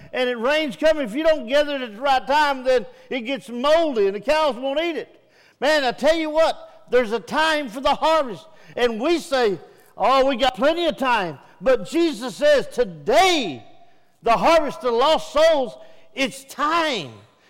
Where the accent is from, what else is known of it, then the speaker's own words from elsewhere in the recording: Texas, United States; Now, growing up in East Texas, we used to have tomato fields, we had cotton fields down there, corn fields, and everything.